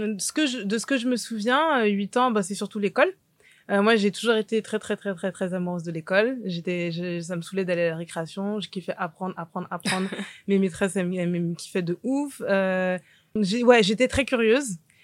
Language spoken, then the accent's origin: French; Île-de-France, France; Je suis née à Paris, donc 14e. J'ai grandi dans le 95. D'abord, dans une ville où on n'était pas en minorité, et ensuite dans une ville où on était plus ou moins la seule famille de Noirs.